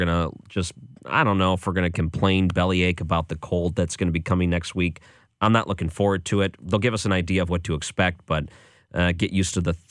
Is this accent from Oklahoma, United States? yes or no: no; Detroit, Michigan, United States; I grew up in Detroit. We had Ernie Harwell, and he was such a big part of baseball in Detroit.